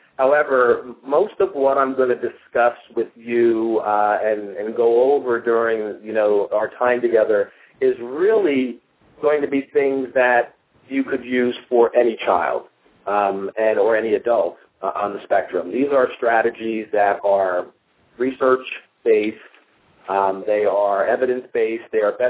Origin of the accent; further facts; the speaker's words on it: New Jersey, United States; And I just want to welcome everybody and tell them, even though I'm from New Jersey, please don't judge me by what you watch on television.